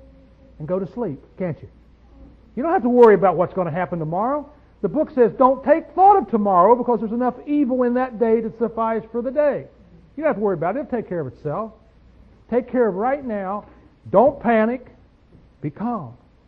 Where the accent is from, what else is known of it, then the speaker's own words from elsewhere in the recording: United States; born there; I thank God that I was born in America